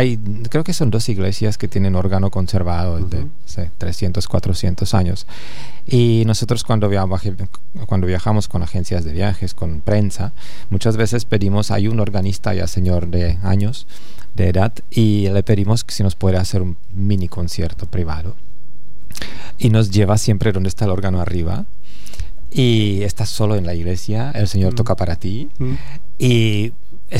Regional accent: České Budějovice, South Bohemian Region, Czechia; Spanish is a second language; yo soy de allá, o sea, obviamente estoy muy, muy orgulloso de mi ciudad natal.

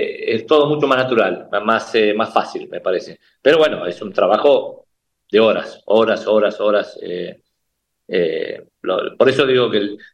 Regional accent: Argentina; creo que ese es nuestro símbolo, ¿no? Como caballo argentino.

